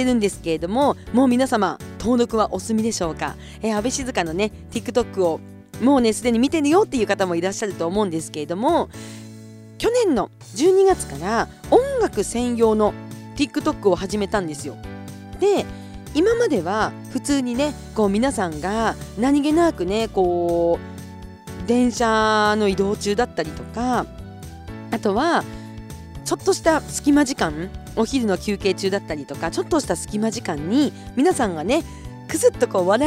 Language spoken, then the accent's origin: Japanese; Kushiro, Hokkaido, Japan; 私の生まれ育った北海道の釧路